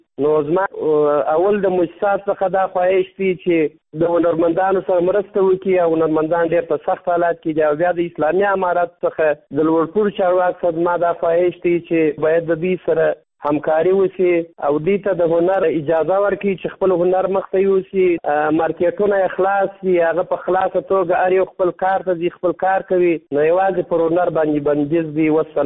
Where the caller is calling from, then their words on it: Kandahar, Afghanistan; زه د کندهار ولایت څخه استاد سره په تماس کې یم. زه د کندهار ولایت یو شوقي سندرغاړی یم.